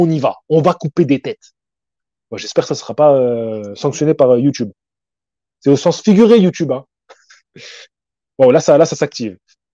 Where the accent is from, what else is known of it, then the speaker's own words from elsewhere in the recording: France; Moi, j'ai pas envie de critiquer mon propre pays. Moi, j'aime la France de ouf.